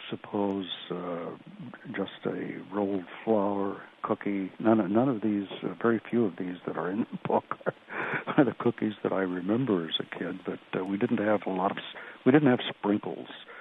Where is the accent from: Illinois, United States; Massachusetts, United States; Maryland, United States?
Illinois, United States; Herrin; also born or lived in Carbondale; coal was everywhere, of course, in deep southern Illinois and in Heron, where I grew up. I was born in Carbondale.